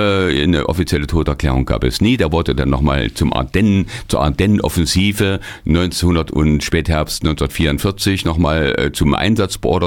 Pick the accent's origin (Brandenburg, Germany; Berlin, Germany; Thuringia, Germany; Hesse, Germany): Thuringia, Germany; Oberhof; born there; Sie kamen dann, sie wurden nach Oberhof evakuiert, deswegen bin ich gebürtiger Oberhofer.